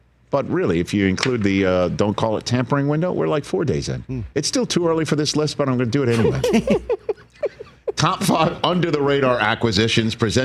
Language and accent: English; Staten Island, New York, United States; That was shot in my hometown of Staten Island.